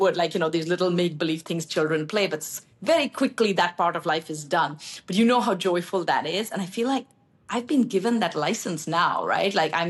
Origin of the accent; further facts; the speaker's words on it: India; so I grew up in India. So we read a lot of British writers usually.